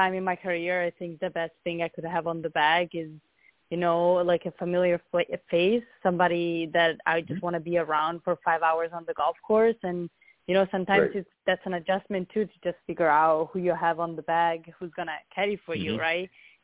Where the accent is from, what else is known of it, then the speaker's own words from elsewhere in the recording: Siena, Tuscany, Italy; English is a second language; now in United States; I'm from Italy, from Siena, in Tuscany.